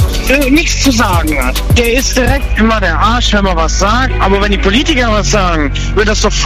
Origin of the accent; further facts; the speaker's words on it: Westerwald, Germany; Ich komme aus dem schönen Westerwald.